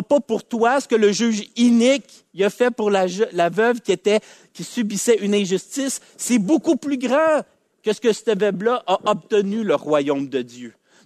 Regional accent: Quebec, Canada; Parfois, en tant que Québécois, on est indifférent à la misère humaine.

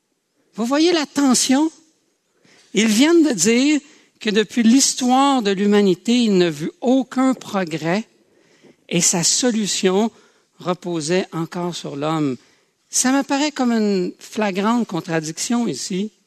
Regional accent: Quebec, Canada; est possible de trouver une réponse à ce que nous sommes et là où on s'en va sans revenir en arrière en tant que Québécois.

